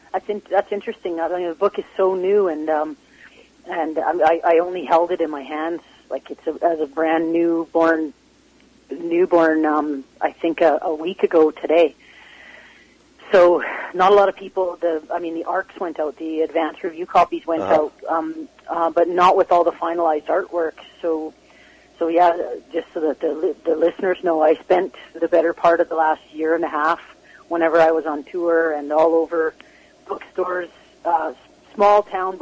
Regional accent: Yukon, Canada; also born or lived in Nanaimo / Vancouver; But it would be more accurate to say I grew up in the Yukon, although there are several.

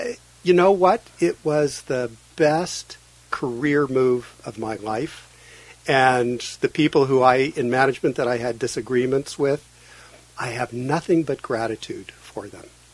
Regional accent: United States; No. No, there's not. And I'm an American, too.

